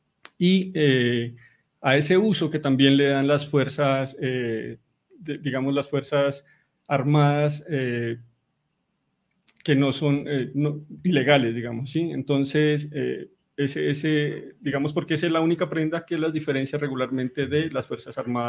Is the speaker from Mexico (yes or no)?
no; Bolívar, Cauca, Colombia; yo soy un artista del Cauca, soy un artista de un pueblo que se llama Bolívar. Me gradué en el 2008 en la Universidad del Cauca.